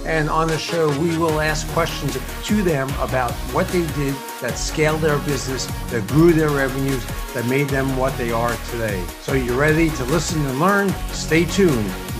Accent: New York, United States; accent: New York; Sometimes I guess my New York accent comes out more than others, but I'll leave the New England to you.

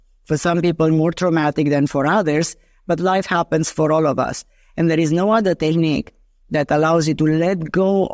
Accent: Romania; English is a second language; as I grew up in Romania

